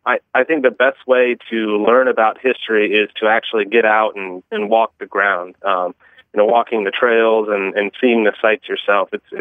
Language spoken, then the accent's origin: English; Ohio, United States; Well, I grew up in Northeast Ohio, east of Cleveland